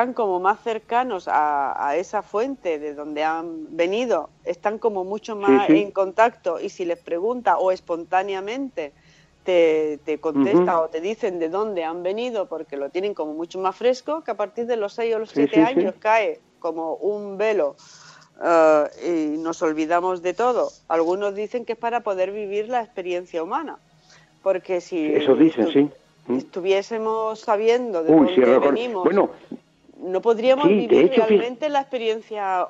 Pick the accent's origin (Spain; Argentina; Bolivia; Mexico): Spain; Guadix, Andalusia; yo nací afortunadamente en un sitio muy cercano a la sierra, Sierra Nevada, con unas vistas preciosas, porque mi pueblo es Guadix, que tiene una panorámica y unas vistas muy bonitas.